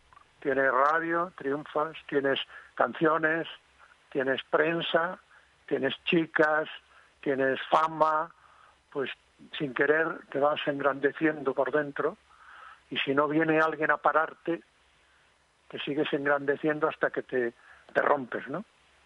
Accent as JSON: {"language": "Spanish", "town": "Padrón", "region": "Galicia", "country": "Spain", "tie": "born or raised there", "said": "Y yo iba por las calles con ánimo de derrota por mi pueblo. Digo, tengo que hacer algo. Y entonces me dice uno de los frailes del convento de allí, de Padrón, amigo mío"}